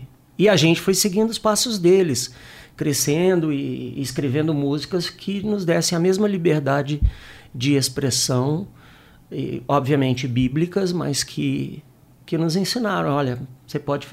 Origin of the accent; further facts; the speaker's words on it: Minas Gerais, Brazil; eu sou o café, porque eu sou mineiro